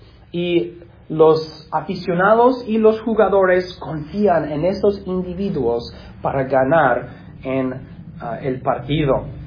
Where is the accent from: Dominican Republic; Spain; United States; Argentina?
United States; Spanish is a second language; Nosotros, como americanos o estadounidenses, nosotros somos así más o menos con relación a nuestro ejército también. Somos los Estados Unidos